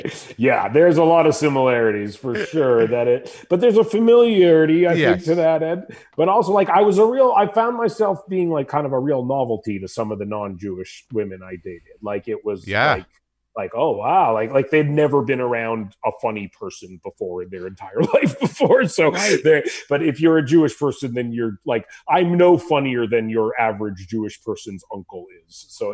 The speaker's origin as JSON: {"language": "English", "town": "Vancouver", "region": "British Columbia", "country": "Canada", "tie": "born or raised there", "said": "Vancouver, British Vancouver. Columbia."}